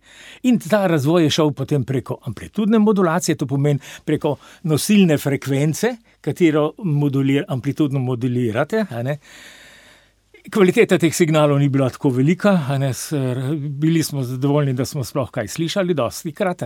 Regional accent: Sevnica, Lower Sava, Slovenia; sam izhajam ne iz mesta Ljubljane, ampak iz nekega manjšega podeželskega mesta, a ne? Rojen sem drugač bil iz Sevnice.

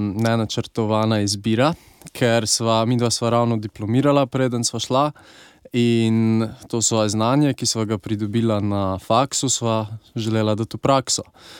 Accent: Slovenj Gradec, Carinthia, Slovenia; jaz prihajam iz Slovenj Gradca, originalno.

